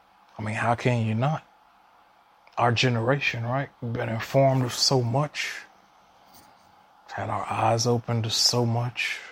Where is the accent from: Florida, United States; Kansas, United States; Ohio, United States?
Florida, United States; Orlando; I either wanted to earn a degree in forensics from the University of Central Florida in my hometown of Orlando, or attend Eastern Kentucky University